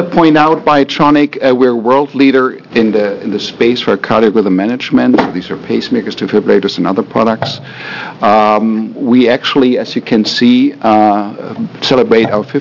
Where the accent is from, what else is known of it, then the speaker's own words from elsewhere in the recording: Germany; I'm from Germany original, and if you know these Germans, they typically like to keep their core operations in their home country, Germany.